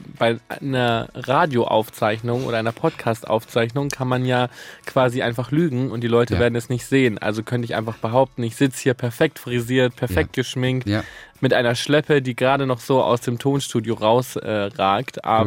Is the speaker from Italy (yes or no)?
yes; Italy; now in Germany; Ich habe eine große Familie, ich bin Italiener